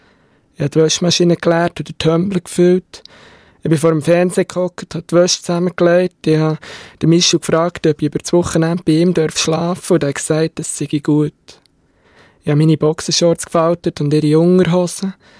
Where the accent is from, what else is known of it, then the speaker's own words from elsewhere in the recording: Gampelen, Bern, Switzerland; also born or lived in Biel; Also ich bin 32. Ich bin in Gampelen aufgewachsen. Das ist am Neuenburgersee. Zins in die Schule, Nachbardorf und dann schon gleich auf Biel gezügelt